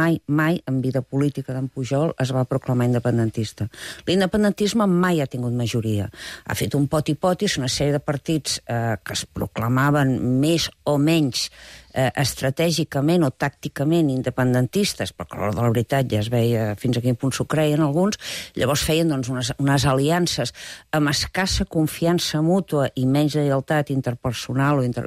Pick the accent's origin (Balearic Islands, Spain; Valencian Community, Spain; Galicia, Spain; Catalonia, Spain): Catalonia, Spain; Bé, escolta, jo sóc català.